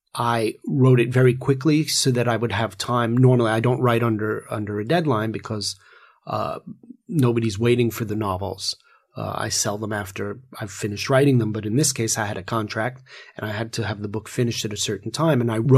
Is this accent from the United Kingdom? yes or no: yes; England, United Kingdom; also born or lived in New York; although I'm a New Yorker, I spent a lot of my childhood in England.